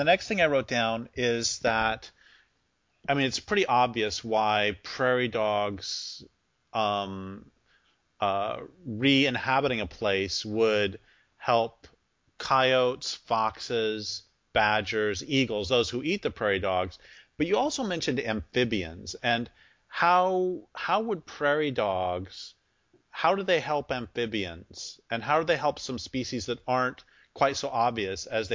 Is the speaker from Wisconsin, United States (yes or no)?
no; Nebraska, United States; born there; And I was born in Nebraska, and there are tall grass prairies in Nebraska too.